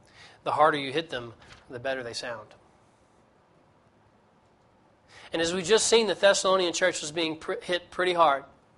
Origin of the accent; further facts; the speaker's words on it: Tennessee, United States; I'm from Tennessee.